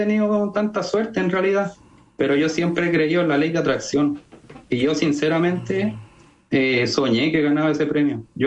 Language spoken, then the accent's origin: Spanish; Viña del Mar, Valparaíso, Chile; also born or lived in Iquique; Yo soy iquiqueño de nacimiento, pero toda mi vida he estado acá en Viña del Mar.